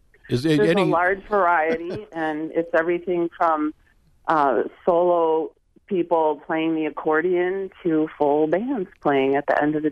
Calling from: Spring Green, Wisconsin, United States; I'm calling from the Spring Green General Store

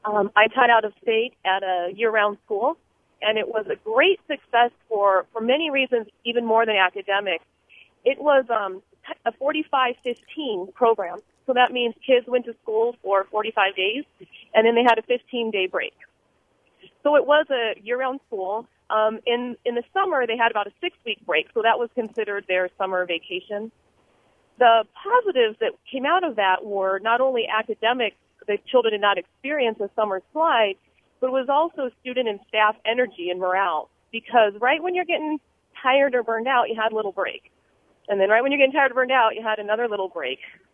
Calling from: La Crosse, Wisconsin, United States; I'm from the La Crosse area.

